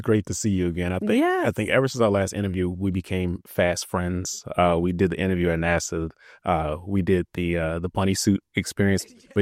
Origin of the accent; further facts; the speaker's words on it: Maryland, United States; I realize that often growing up in Prince George County, it's almost like you live in this bubble